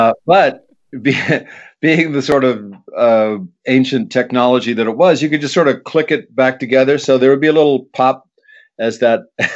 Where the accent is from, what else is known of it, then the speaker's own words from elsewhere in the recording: United States; I'm an American, damn it.